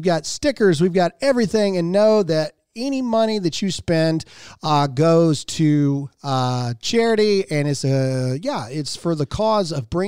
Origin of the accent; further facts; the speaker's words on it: Mississippi, United States; And I'm from Mississippi, and people always used to say, "Thank God for Mississippi."